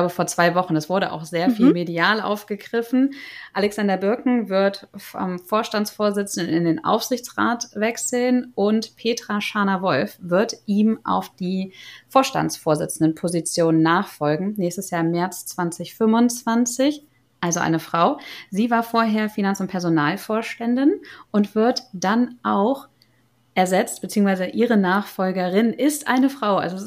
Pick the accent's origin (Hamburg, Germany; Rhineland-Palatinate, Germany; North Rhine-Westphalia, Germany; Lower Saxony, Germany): Hamburg, Germany; Als Hamburgerin habe ich nämlich ein Hamburger Unternehmen mitgebracht